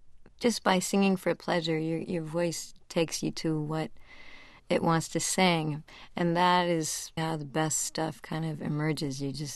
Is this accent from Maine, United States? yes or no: yes; Old Town, Maine, United States; I grew up in Old Town, Maine. You could take the bus to Bangor, that was the big city